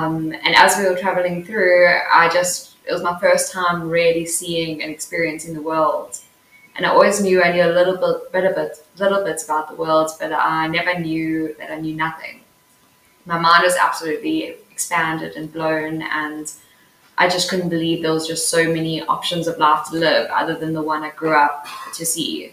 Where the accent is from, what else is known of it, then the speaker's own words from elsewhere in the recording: South Africa; I grew up in South Africa in a community where everyone kind of grew up, got a job, got married, had kids and died.